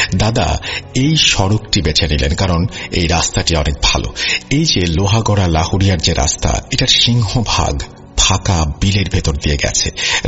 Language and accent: Bangla; Raghunathpur, Khulna Division, Bangladesh; আমাদের বাড়ি হচ্ছে নড়াইল সদর উপজেলার আউরিয়া ইউনিয়নের চিলগাছা রঘুনাথপুর গ্রামে।